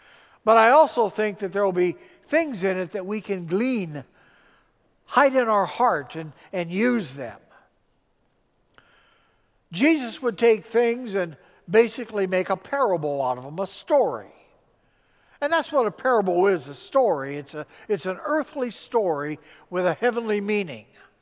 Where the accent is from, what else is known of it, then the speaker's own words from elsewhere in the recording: Detroit, Michigan, United States; And you can imagine me growing up in Detroit at that time, how controversial that was.